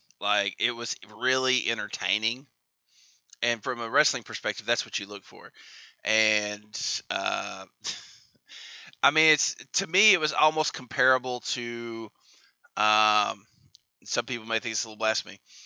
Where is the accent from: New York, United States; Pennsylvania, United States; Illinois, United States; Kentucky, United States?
Kentucky, United States; I'm from Kentucky. I told you we can send you an ark.